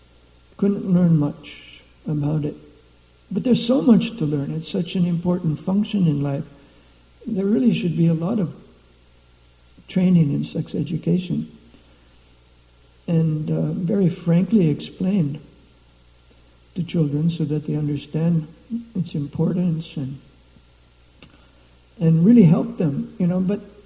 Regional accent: United States; And I was recalling what it was like for me growing up in America.

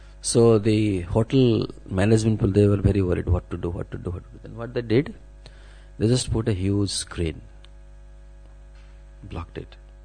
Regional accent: India; Like, I'm from India, so the tendency is there to go without ticket.

